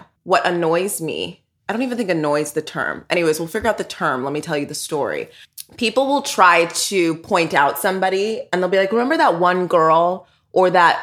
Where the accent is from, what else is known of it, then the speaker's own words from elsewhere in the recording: the South, United States; Like, for example, I'm from the South. Okay. And a lot of you know, down South, the N-word was thrown around.